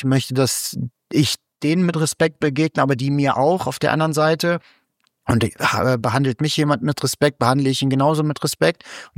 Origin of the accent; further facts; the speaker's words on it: North Rhine-Westphalia, Germany; teilweise ja in Rheinland-Pfalz ja auch für mehr Tiere als beispielsweise bei uns in NRW